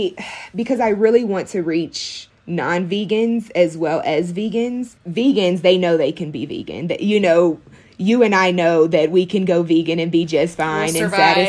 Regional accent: Arkansas, United States; Like, growing up in Arkansas, I mean, you have Chili's and Texas Roadhouse. And then we had like a catfish spot that is now out of business, you know.

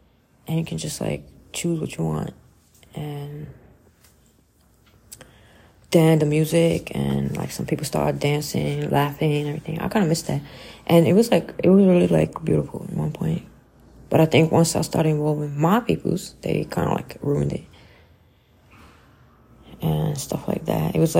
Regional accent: Croatia; English is a second language; And I'm like, I'm from Croatia.

